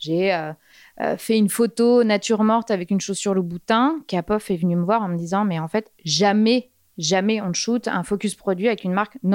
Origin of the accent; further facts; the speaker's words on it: Saint-Hilaire-du-Harcouët, Normandy, France; Donc, je viens de Normandie, je suis partie à l'âge de 15 ans de chez mes parents, puisqu'à Saint-Hilaire-du-Harcouët, nous n'avions pas d'école de mode.